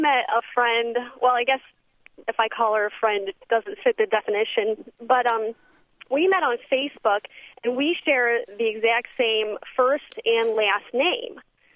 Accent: Ohio, United States; And even though she lives in Alabama, and she's African-American, and I'm white from Ohio, we find things to talk about.

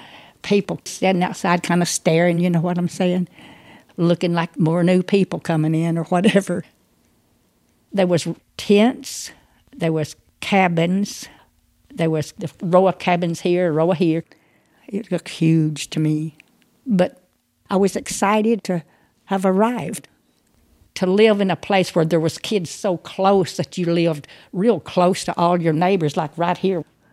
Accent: Arkansas, United States; I grew up in Arkansas. We live way out in the country, and my whole family were cotton pickers.

